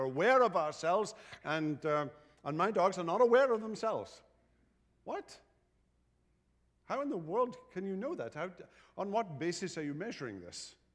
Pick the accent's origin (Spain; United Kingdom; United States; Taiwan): United Kingdom; You know, I grew up in Britain, so dinner is at 12. And supper is at 6.